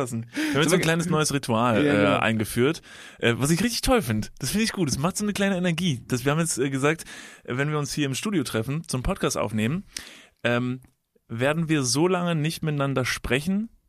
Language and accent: German; Kevelaer, North Rhine-Westphalia, Germany; Ich komme gerade direkt aus Kevlar, aus meinem Heimatort.